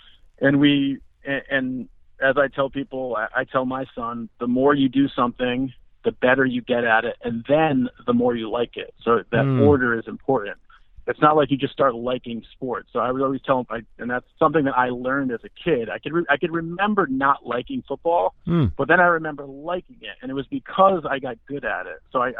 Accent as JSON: {"language": "English", "town": "Narragansett", "region": "Rhode Island", "country": "United States", "tie": "born or raised there", "said": "Born and raised in Narragansett, Rhode Island, which is a small beach town on the southern coast of Rhode Island. I've been in Rhode Island my whole life."}